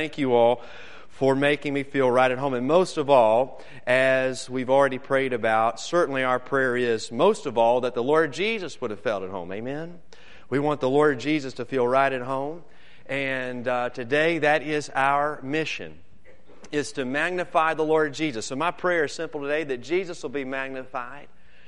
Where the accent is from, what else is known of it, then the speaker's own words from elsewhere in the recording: North Carolina, United States; Now, my roots are from North Carolina, all right? That's why I have this New York City accent.